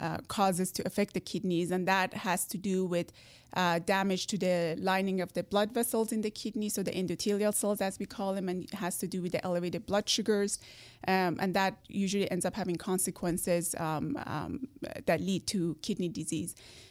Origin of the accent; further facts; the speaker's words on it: Iran; English is a second language; moved away as an adult; also born or lived in Canada; now in United States; Originally Persian.